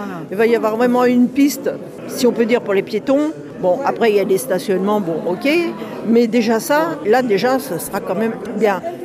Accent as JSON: {"language": "French", "region": "Martinique", "country": "France", "said": "Ma sœur vient de Pau et moi je viens de la Martinique."}